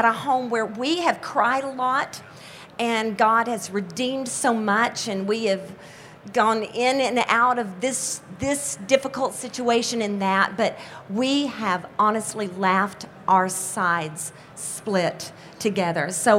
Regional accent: Houston, Texas, United States; from Houston

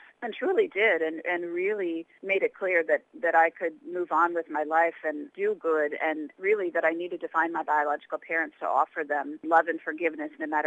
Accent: United States; You know, I come from the United States, where we have 1.2 million abortions a year.

